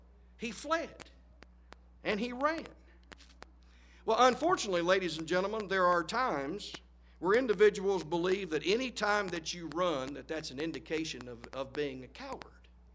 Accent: Ravenswood, West Virginia, United States; I grew up in Ravenswood on Cherry Street. Cypress Street was the next street over.

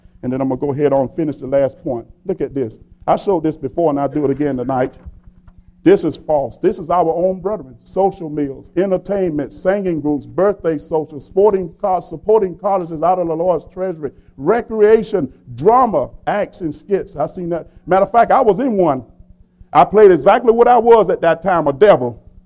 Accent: Jacksonville, Florida, United States; Now, this is a congregation, Northside Church of Christ, in my hometown, Jacksonville, Florida.

